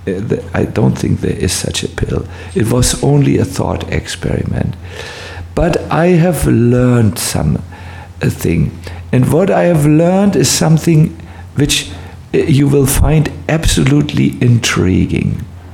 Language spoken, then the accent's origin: English; India; English is a second language; Or I know India, when we come from India, we never say what we think.